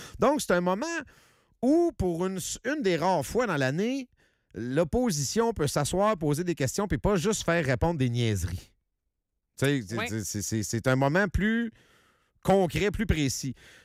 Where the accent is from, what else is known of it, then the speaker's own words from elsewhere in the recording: Quebec, Canada; dans notre petite politique ici, chez nous, au Québec.